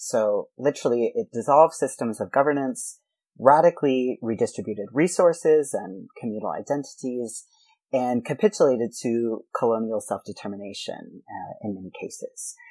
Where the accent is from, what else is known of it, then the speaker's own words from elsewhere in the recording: United States; now in United Kingdom; So I'm an American who moved to the UK about 10 years ago